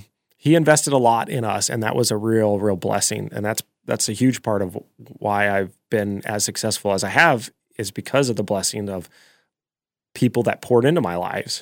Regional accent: Alaska, United States; also born or lived in Philippines; We were in the Philippines for 4 years before that on a mission trip. And moving back to Alaska, we built our home. My dad was a builder.

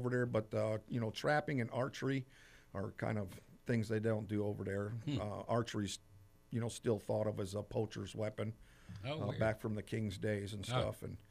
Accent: Wisconsin, United States; also born or lived in Upper Michigan; now in Alaska, United States; I wasn't born in Alaska, but I got here as quick as I could. I was born in Upper Michigan, the very end of the UP up there, and you know, we listened to more Canadian TV than we did US. And when I was about 8 years old or so, my parents moved down to Wisconsin

